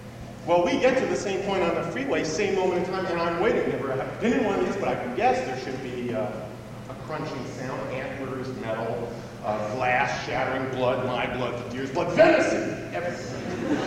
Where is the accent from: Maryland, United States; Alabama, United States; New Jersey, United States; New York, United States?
New Jersey, United States; I'm from New Jersey, and there are not a lot of deer on the Garden State Park.